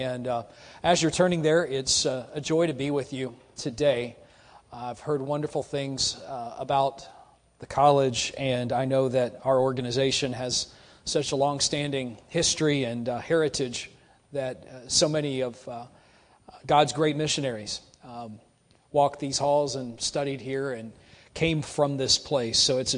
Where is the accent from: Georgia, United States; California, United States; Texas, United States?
Texas, United States; born there; I was born in Texas.